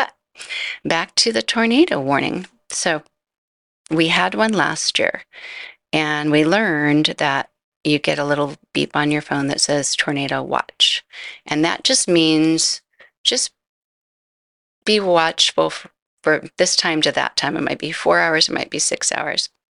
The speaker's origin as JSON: {"language": "English", "region": "California", "country": "United States", "said": "And I'm from California. We're not used to tornadoes or hurricanes. We're used to earthquakes, floods, and fires."}